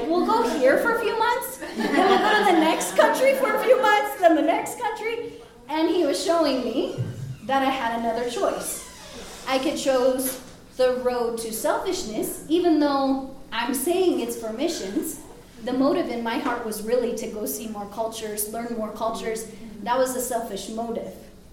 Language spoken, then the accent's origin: English; United States; And I came back to America, and I was like, this isn't fair. Just because I'm an American, I get to be safe?